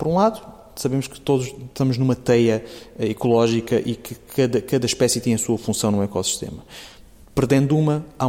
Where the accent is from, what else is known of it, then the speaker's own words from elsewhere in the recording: Évora, Portugal; eu sou do Alentejo de Évora, não é?